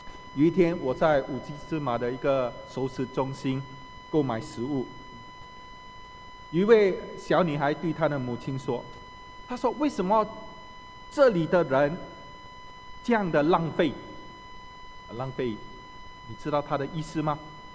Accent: Singapore; 中国人，但我不是生在中国，我不是长在中国啊，我是新加坡出世，生长在新加坡，

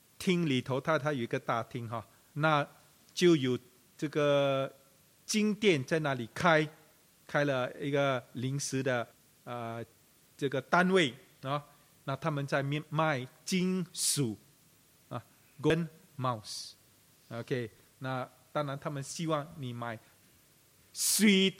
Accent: China; 当我们中国人用鼠的时候哈，都是不好的那一方面啊

